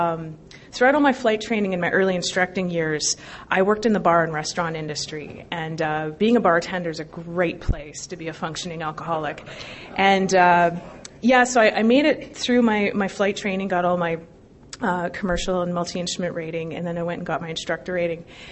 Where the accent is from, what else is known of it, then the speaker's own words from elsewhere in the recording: Toronto, Ontario, Canada; So I'm a proud Canadian, and I grew up in the Toronto area.